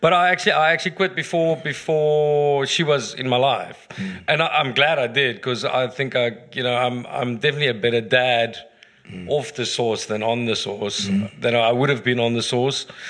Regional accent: South Africa; my dad's a Dutch Reformed minister. I grew up in Ingekerk.

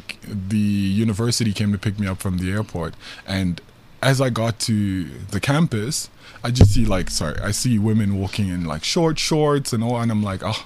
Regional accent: Johannesburg, Gauteng, South Africa; born or raised there; also born or lived in Gabon

